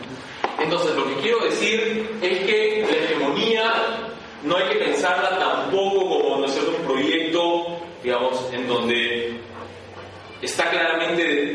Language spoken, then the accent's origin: Spanish; Peru; Yo te digo, bueno, soy acá, soy peruano, qué sé yo.